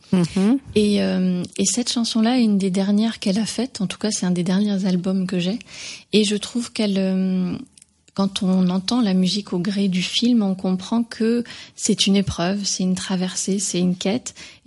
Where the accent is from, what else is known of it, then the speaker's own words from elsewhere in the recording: Grand Est, France; quand j'étais petite en Alsace